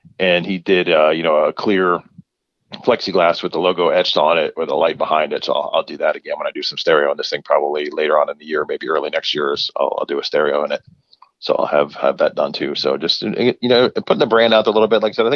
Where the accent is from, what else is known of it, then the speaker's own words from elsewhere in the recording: Florida, United States; born and raised in Florida, Florida native here.